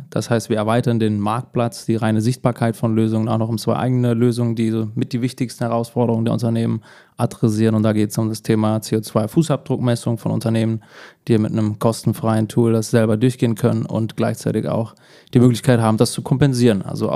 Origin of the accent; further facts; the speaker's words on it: Hesse, Germany; Also genau, ich komme hier Frankfurt-Umfeld und im Odenwald aufgewachsen